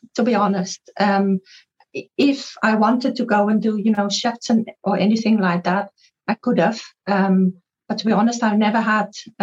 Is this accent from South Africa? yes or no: yes; South Africa; now in United Kingdom; So I'm born and bred South African, and we immigrated in 99. So yeah, nearly lived longer here now than I lived in worked in South Africa, certainly.